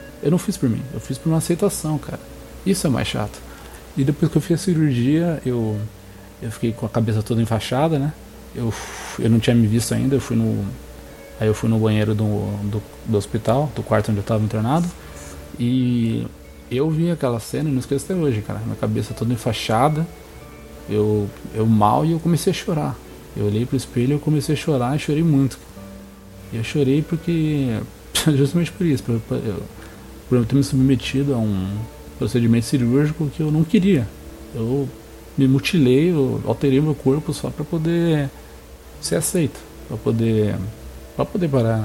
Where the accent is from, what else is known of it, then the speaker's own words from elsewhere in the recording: Brazil; born there; graças a Deus eu nasci aqui no Brasil